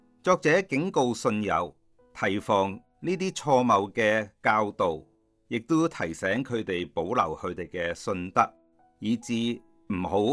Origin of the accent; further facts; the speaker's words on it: North Point, Hong Kong Island, Hong Kong; 我出世的时候是一个公教的家庭，当时我家住在北角